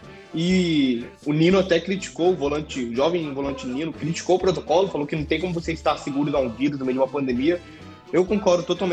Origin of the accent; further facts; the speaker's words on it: Cuiabá, Mato Grosso, Brazil; Eu nasci em Cuiabá, sou cuiabano com muito orgulho.